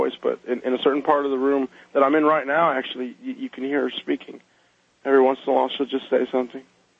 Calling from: Nuevo León, Mexico; I'm calling from Nuevo León, Mexico.

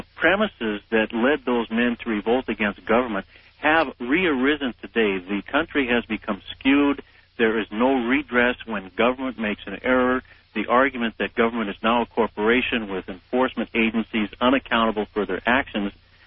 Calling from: Santa Cruz, California, United States; I'm calling from Santa Cruz, by the way, California.

